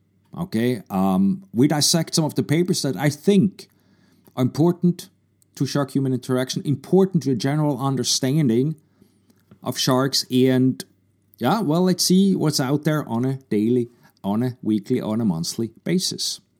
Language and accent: English; Switzerland; moved away as an adult; now in United States; I grew up in Switzerland, so I was kind of naive. When I came to the U.S. end of the 80s